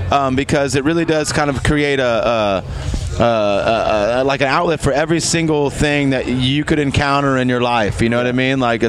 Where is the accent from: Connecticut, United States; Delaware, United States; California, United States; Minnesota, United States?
California, United States; Los Angeles; And you know, I grew up in East LA, so I've kind of been surrounded by Hispanic culture for a large part of my life, and it's super beautiful.